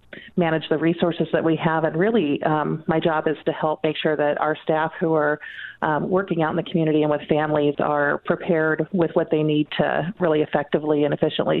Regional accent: Oregon, United States; but I've been here in Douglas County for about 5.5 years, which has been nice. This is my hometown, so it was nice to come back.

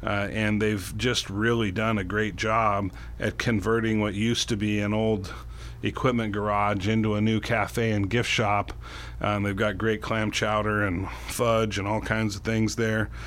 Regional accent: Gold Beach, Oregon, United States; Yeah, I grew up on the Southern Oregon coast in Gold Beach, and I played sports against, you know, all these other coastal towns

